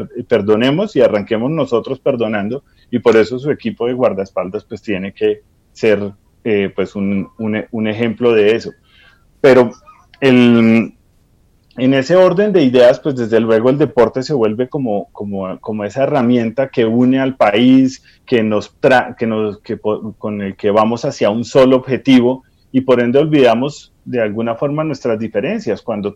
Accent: Colombia; nosotros como colombianos también tenemos algo de que sentirnos orgullosos

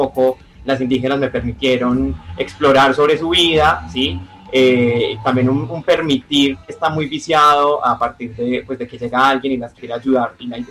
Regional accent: Santa Rosa de Cabal, Risaralda, Colombia; Yo soy de Risaralda, de un municipio cercano, por ahí unas 3 horas, Santa Rosa de Cabal.

